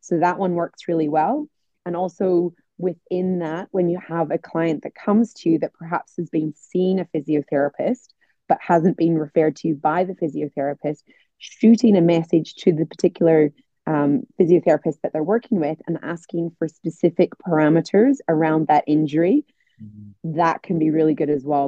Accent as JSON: {"language": "English", "region": "Northern Ireland", "country": "United Kingdom", "said": "But I'm from Northern Ireland. We say but for even things that don't make say sense to say but to."}